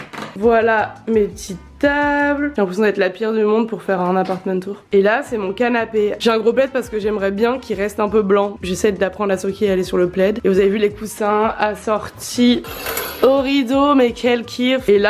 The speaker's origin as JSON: {"language": "French", "town": "Lyon", "region": "Auvergne-Rhône-Alpes", "country": "France", "said": "parce que je suis lyonnaise, parce qu'il y a toute ma famille, tous mes amis et parce que bah, même si je suis beaucoup à Paris pour le travail, ma vie elle est ici"}